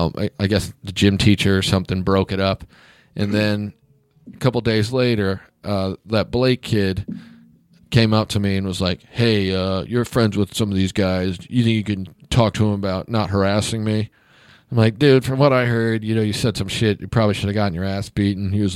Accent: Kansas, United States; I'm from Kansas, guys.

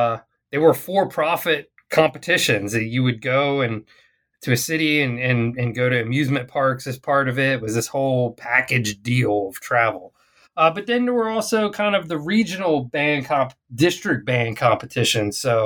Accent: Virginia, United States; I grew up in Virginia, and we would go up to New York where he grew up.

